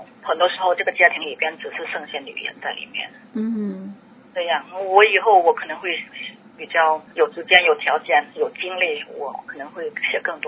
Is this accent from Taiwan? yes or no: no; Taishan, Guangdong, China; now in United States; 就是我的家乡是台山，东台山就是这个最老的侨乡